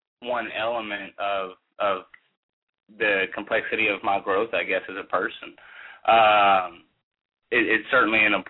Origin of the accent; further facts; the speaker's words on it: Texas, United States; growing up in Texas my entire life, I never viewed myself as a racist